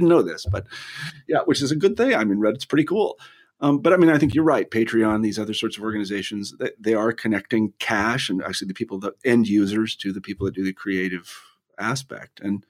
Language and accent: English; Kansas, United States; I always think about myself, growing up in Kansas, like I have access to this world of ideas that otherwise I would not have access to.